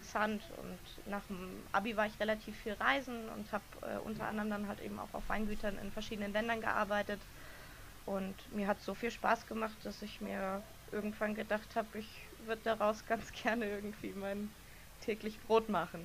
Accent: Bavaria, Germany; Ich komme aus keiner Weinbauregion. Ich komme aus Oberbayern und da ist nicht so, das ist eher Bier.

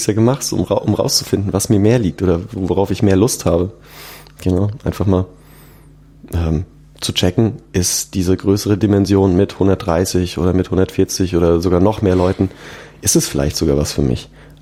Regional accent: Aschaffenburg, Bavaria, Germany; bei uns in Aschaffenburg auf ein Bierchen eingeladen, in meiner Heimat

